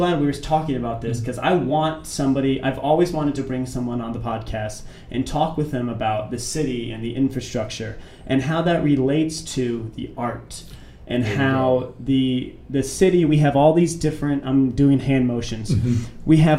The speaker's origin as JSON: {"language": "English", "town": "Kenmore", "region": "Ohio", "country": "United States", "tie": "born or raised there", "said": "I grew up right there on the border of Kenmore to Barberton. Gotcha. I went to school in Kenmore"}